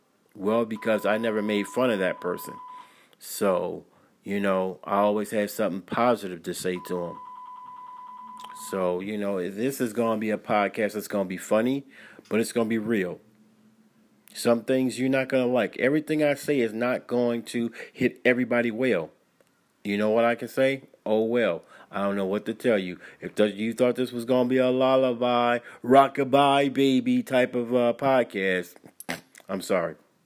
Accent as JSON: {"language": "English", "town": "Cleveland", "region": "Ohio", "country": "United States", "tie": "born or raised there", "also_born_or_lived": "Columbus", "said": "I was born here in Columbus, Ohio. Raised in Cleveland, Ohio. Then I migrated and moved to Elyria, Lorain."}